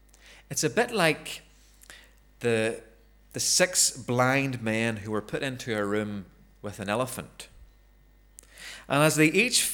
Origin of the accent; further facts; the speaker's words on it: Ballymena, Northern Ireland, United Kingdom; and of course I'm from Ballymena